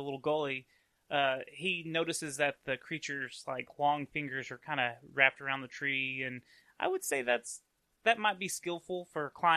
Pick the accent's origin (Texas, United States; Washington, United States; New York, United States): Texas, United States; accent: Texan; I can barely do my own Texan accent, and that's where I'm from.